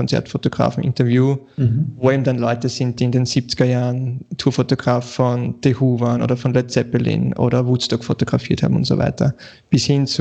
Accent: Vienna, Austria; ja, ich bin aus Wien, die Amis wissen wahrscheinlich nicht einmal, wo das ist

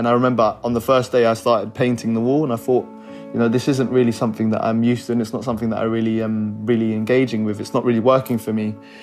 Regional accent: North Kensington, London, United Kingdom; I'm 23 and I'm from North Kensington

